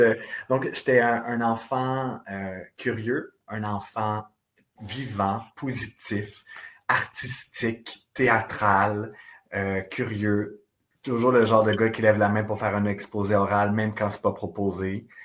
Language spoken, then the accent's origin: French; Napierville, Quebec, Canada; also born or lived in Saint-Édouard; Je suis un petit gars natif de la Montérégie. J'ai grandi à Napierville, mais ma tante voudrait que je vous dise que je suis né à Saint-Édouard. Ne jamais oublier mes origines. C'est pas très loin. C'est un petit village qui est environ à 45 minutes de Montréal.